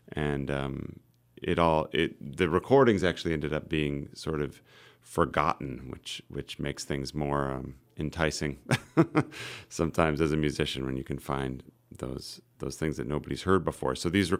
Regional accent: Bemidji, Minnesota, United States; So, yeah, so I grew up in Bemidji and have sort of known of the Lost 40 in the Chippewa Forest for a long time

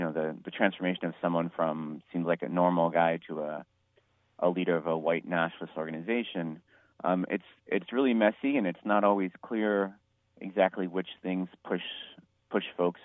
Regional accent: Cupertino, California, United States; I'm from Cupertino in San Jose, which is where Nathan's from. I went to a school that was pretty diverse.

